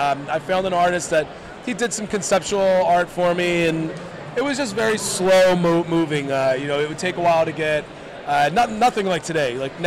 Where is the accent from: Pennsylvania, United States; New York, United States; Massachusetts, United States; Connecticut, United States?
Pennsylvania, United States; Levittown; I grew up in Levittown, Pennsylvania, I was able to come in with the kids, dump the kids off with grandma and grandpa